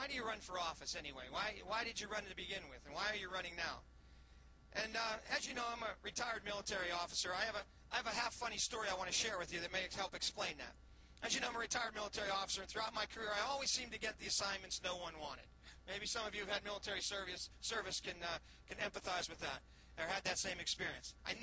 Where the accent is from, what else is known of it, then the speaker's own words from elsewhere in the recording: Pennsylvania, United States; And you know, I'm from the Mon Valley. I like to be in the middle of a fight. We know how to fight in the Mon Valley.